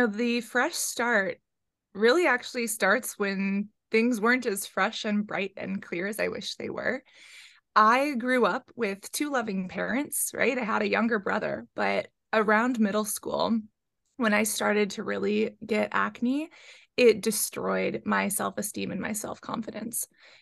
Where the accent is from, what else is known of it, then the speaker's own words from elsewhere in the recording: San Francisco, California, United States; The Bay Area has a very small, not the best reputation modeling scene, you know, growing up in San Francisco. It's definitely not anything like New York.